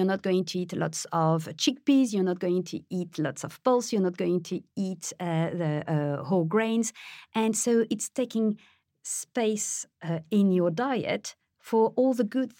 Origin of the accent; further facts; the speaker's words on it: Paris, Île-de-France, France; I was born in France. I was raised in Paris.